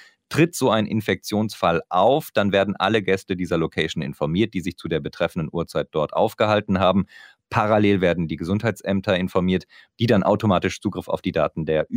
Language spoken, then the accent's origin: German; North Rhine-Westphalia, Germany; born there; now in Bonn, Germany; Sowohl hier in Köln, als auch bei meinem Wohnort Bonn, als auch in meiner Geburtsstadt im Sauerland.